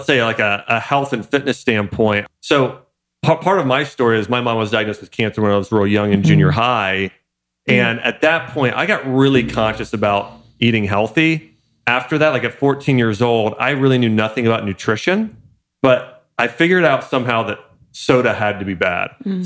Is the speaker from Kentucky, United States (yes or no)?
no; Troy, Ohio, United States; Okay, I'm from Dayton.